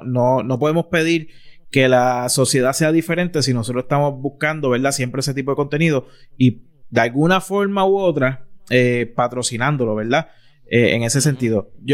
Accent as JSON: {"language": "Spanish", "country": "Puerto Rico", "said": "como puertorriqueños, nosotros tenemos que identificar qué es lo que nosotros queremos ser"}